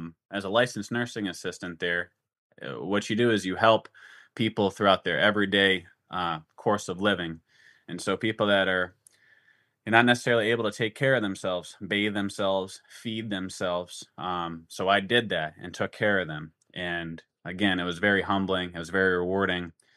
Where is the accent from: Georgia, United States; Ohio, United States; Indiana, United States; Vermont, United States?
Vermont, United States; So I was born in Vermont in the Green Mountains. And where I'm from is right on the border, New York and Vermont. And so it's all mountains from around there.